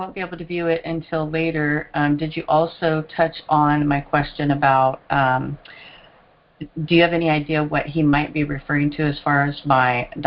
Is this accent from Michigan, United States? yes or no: no; California, United States; Hi, John. I'm from California